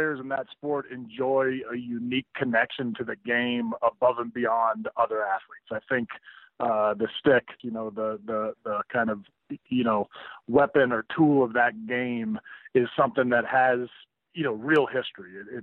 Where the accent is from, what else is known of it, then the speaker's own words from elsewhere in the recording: California, United States; I grew up in the Bay Area of California.